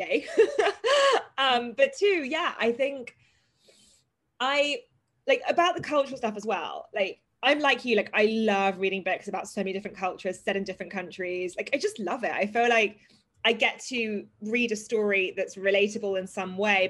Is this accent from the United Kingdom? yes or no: yes; London, United Kingdom; born there; I was born in London, like I am British as much as I'm Indian.